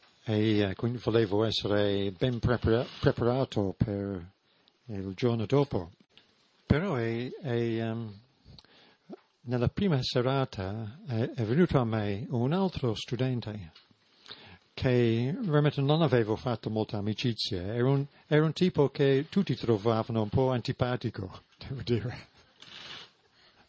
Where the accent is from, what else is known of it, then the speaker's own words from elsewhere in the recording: England, United Kingdom; Italian is a second language; Però essendo un inglese ben educato, non riuscivo a dire vattene via, lasciami in pace, come avrei voluto.